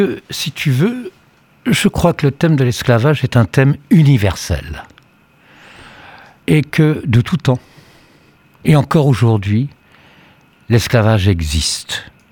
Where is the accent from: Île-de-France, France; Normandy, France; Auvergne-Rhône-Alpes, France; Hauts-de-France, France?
Île-de-France, France; Paris; quand j'étais petit à Paris même, mon oncle avait son appartement rue de l'Odéon et mes parents avaient leur appartement boulevard Saint-Jacques. C'était dans le 5e arrondissement